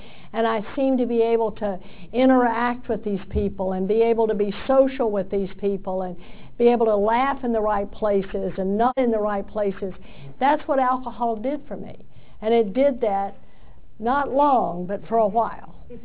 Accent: Texas, United States; You know, I'm a hick from Texas.

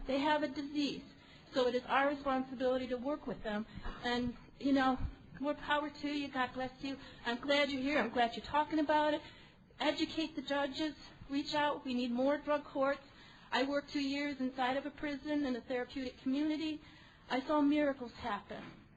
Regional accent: Anchorage, Alaska, United States; I'm an alcoholic from Anchorage, Alaska.

